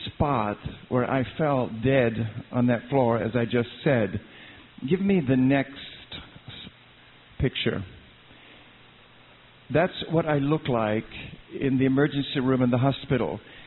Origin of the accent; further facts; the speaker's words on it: England, United Kingdom; I'm very English.